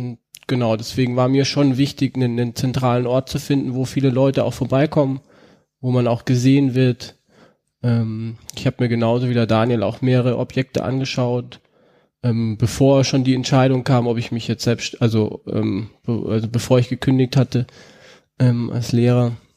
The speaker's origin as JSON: {"language": "German", "region": "Bavaria", "country": "Germany", "tie": "born or raised there", "said": "Berchtesgadener Landmilch aus meiner Heimat."}